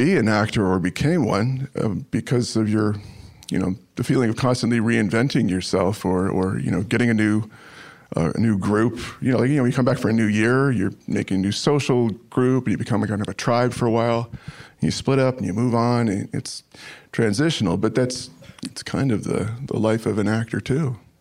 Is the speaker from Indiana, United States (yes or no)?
yes; Indianapolis, Indiana, United States; born there; I was born in Indianapolis, Indiana, the year of our Lord, 1960.